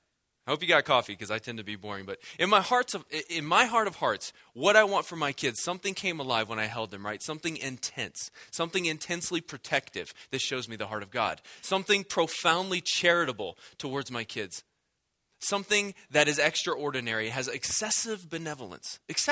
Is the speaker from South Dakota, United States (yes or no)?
no; Virginia, United States; I'm from Virginia.